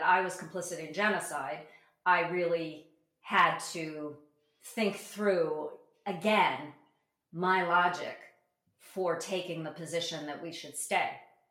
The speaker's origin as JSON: {"language": "English", "country": "United States", "said": "as a Jewish as an American Jew, I was a Reformed Jew in my case, I was raised on what I refer to as, you know, Holocaust tales."}